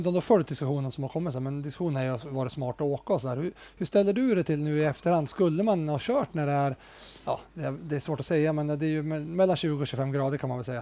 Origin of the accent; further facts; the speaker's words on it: Sweden; Stora, i alla fall hemma i Sverige, har ju varit efter det här